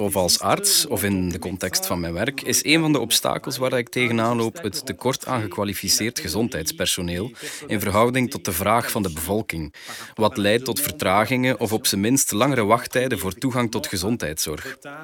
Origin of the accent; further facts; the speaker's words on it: DR Congo; moved away as an adult; also born or lived in Kinshasa, DR Congo / Liège, Belgium; now in Belgium; Ik kom oorspronkelijk uit DR Congo. Ik heb een deel van mijn studie gevolgd aan de Universiteit van Kinshasa, voordat ik mijn studie afmaakte in België aan de Universiteit van Luik.